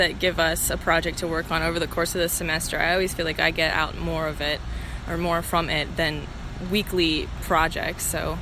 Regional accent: Martinsburg, West Virginia, United States; I am from Martinsburg, West Virginia.

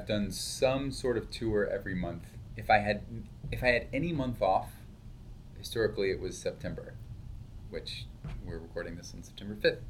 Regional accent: United States; I don't think it's necessarily because I'm an American.

